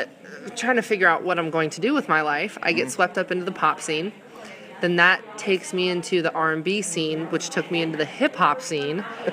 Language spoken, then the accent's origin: English; Clearwater, Florida, United States; like I'm from Clearwater, Florida, so I was a little bit of a beach bum.